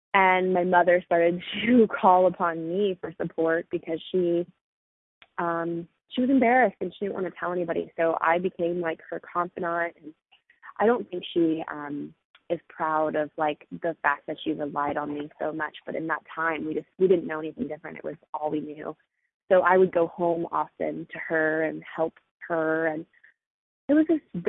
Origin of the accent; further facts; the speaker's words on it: Florida, United States; I am from a little town outside of Orlando, Florida. So essentially Central Florida. One of those towns where you go to school with the same people from kindergarten all the way through high scho